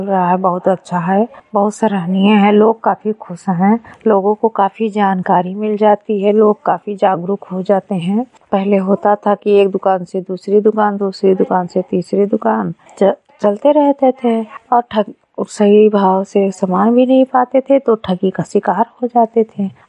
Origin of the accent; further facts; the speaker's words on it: Lakharampur, Uttar Pradesh, India; मैं विकास खंड विशेषरगंज से हूँ, ग्राम पंचायत लखारामपुर, गांव लखारामपुर से, जिला बहराइच से।